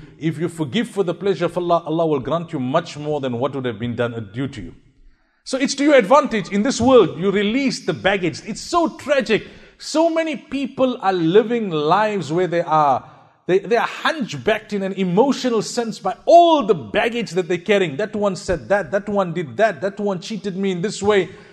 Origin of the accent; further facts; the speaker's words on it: South Africa; You know, I come from South Africa